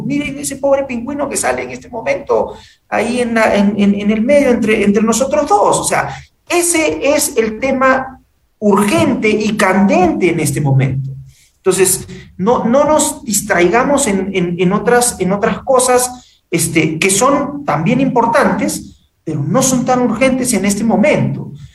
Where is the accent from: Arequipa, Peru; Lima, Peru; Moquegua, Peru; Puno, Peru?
Lima, Peru; nosotros, como peruanos, como limeños, cambiemos absolutamente el chip